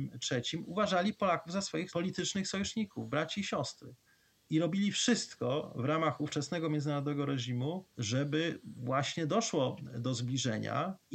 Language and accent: Polish; Iraq; właśnie pochodzę z Iraku